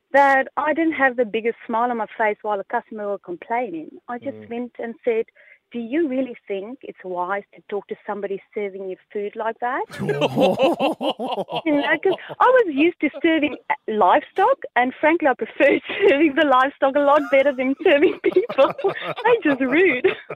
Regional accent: South Africa; So I grew up in the Karoo region of South Africa, which is like the outback here, on a farm.

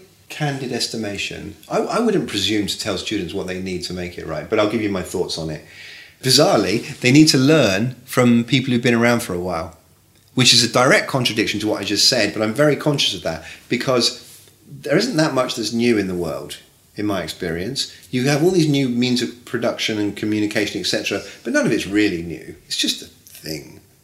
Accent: England, United Kingdom; And I come from England, right? You know this.

